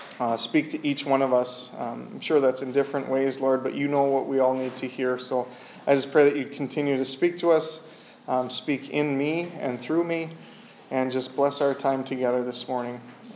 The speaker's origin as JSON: {"language": "English", "region": "Wisconsin", "country": "United States", "tie": "born or raised there", "said": "And growing up in Wisconsin, you know, you don't realize how much the mountains, it takes effort to hike through mountains and stuff instead."}